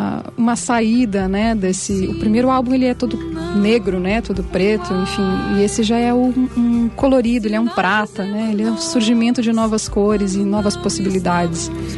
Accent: Curitiba, Paraná, Brazil; Eu sou de Curitiba, então fiquei vindo para São Paulo toda semana praticamente.

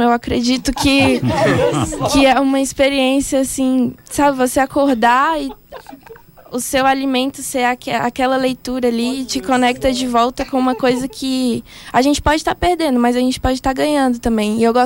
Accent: Tocantins, Brazil; eu sou de Tocantins, e quando eu tava lá

